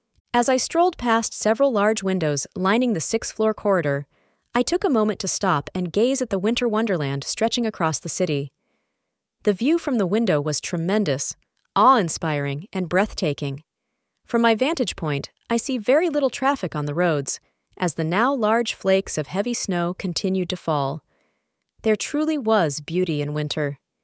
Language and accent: English; Tennessee, United States; Outside, the world was white in my hometown of Middle Tennessee